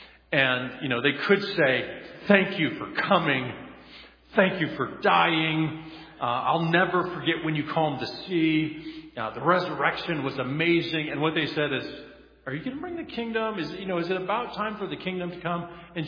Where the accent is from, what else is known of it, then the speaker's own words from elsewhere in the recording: Colorado, United States; I'm from Colorado. I'm talking mountains, Rocky Mountains.